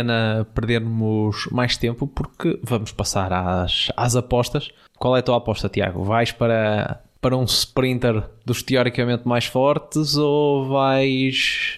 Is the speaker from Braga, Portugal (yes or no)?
yes; Barcelos, Braga, Portugal; Ele que é aqui quase meu vizinho. É de Viana do Castelo, sou de Barcelos.